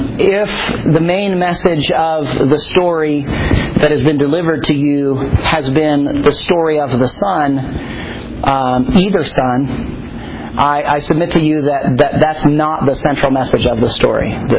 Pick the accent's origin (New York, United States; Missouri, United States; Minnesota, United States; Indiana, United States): Minnesota, United States; Minneapolis; I grew up in Pastor Monty's youth group in Minneapolis